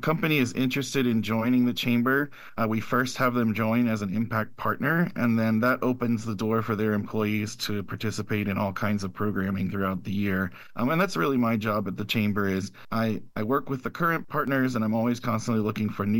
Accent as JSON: {"language": "English", "town": "Baltimore", "region": "Maryland", "country": "United States", "tie": "born or raised there", "also_born_or_lived": "South Carolina", "lives_now": "Houston, United States", "said": "No, actually, I grew up in the Baltimore, D.C. area on the East Coast, went to college in South Carolina, lived there for 17 years before transferring here to Houston."}